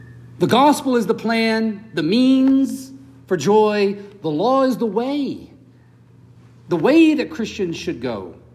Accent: the South, United States; accent: Southern; growing up in the Bible Belt in the South. You might not hear my Southern accent any longer.

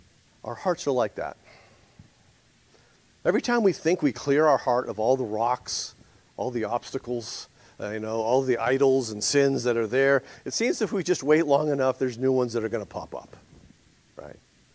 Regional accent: New England, United States; I grew up in New England. We had a garden.

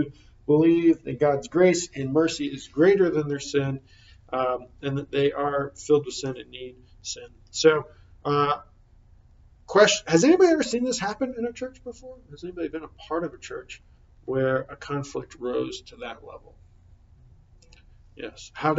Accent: Jacksonville, Florida, United States; I can think of church I grew up in Jacksonville of a couple times where, I mean, it was pretty trivial conflict

